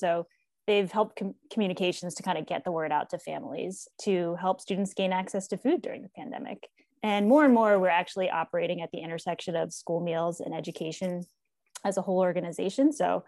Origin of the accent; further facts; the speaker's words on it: Pennsylvania, United States; I moved to Philadelphia. I'm from Pennsylvania and wanted to be closer to my family